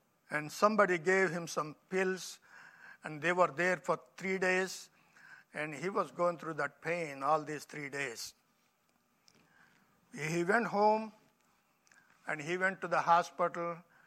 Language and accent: English; India; You can tell that we are from India. India is halfway around the world.